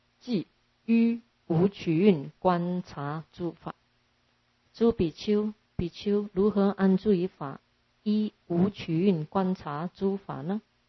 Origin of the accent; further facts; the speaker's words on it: China; 那我们中国人呢性根又比较强。慧根比较差